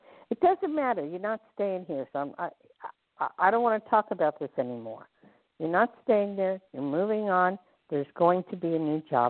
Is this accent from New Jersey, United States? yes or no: yes; New Jersey, United States; Well, I'm from Jersey, and so we're very similar, and Jersey people love New York people.